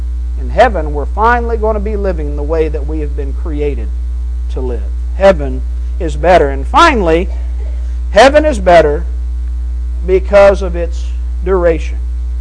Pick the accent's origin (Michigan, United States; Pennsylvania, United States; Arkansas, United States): Arkansas, United States; also born or lived in Oklahoma; I was born in Oklahoma. I was raised in Arkansas. And Arkansas is what I consider to be my home. But I've never lived there as an adult.